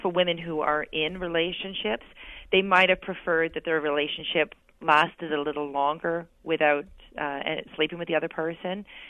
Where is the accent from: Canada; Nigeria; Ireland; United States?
Canada; I'm a Canadian, right, so we drink a lot earlier here